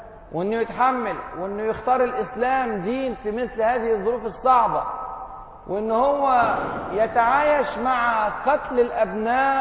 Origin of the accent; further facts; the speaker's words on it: Egypt; مغايرة تماما للظروف الموجودة عندنا في مصر